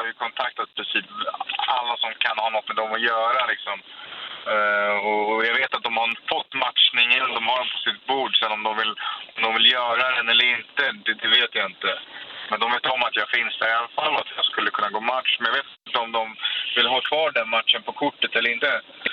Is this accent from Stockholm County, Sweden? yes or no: yes; Stockholm, Stockholm County, Sweden; Jag bor i Stockholm, jag är från Stockholm